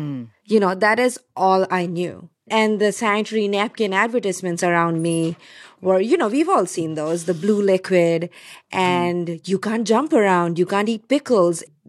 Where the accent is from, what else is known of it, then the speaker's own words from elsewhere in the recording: India; I was growing up in India